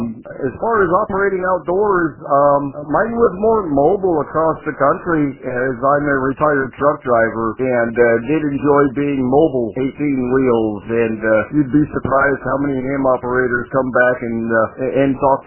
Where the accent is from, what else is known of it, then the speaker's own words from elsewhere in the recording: Henrietta, New York, United States; now in Arkansas, United States; Yes, I am originally from Henrietta, New York